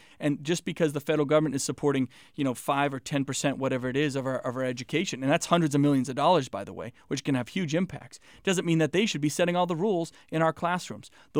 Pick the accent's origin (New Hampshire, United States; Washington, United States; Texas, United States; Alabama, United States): New Hampshire, United States; growing up in New Hampshire, where public service is important to all of us